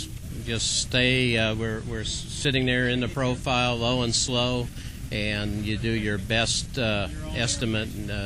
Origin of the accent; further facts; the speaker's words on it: Illinois, United States; I grew up in Illinois